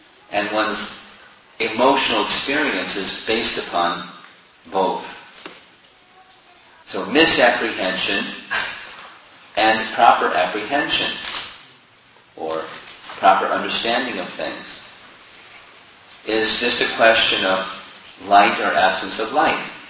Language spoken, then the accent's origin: English; United States; I'm American.